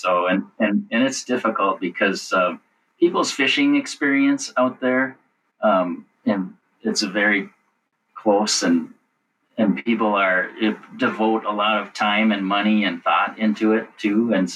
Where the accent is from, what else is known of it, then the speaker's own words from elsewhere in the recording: Pine City, Minnesota, United States; I talked about growing up on Cross Lake in Pine City, but my uncles, were the ones that got me out fishing.